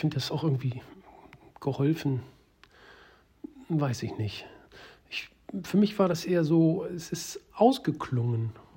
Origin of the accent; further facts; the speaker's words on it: Hamburg, Germany; Also ich mag schon gern in Hamburg sein, als Hamburger ist das irgendwie auch logisch und ist auch eine coole Stadt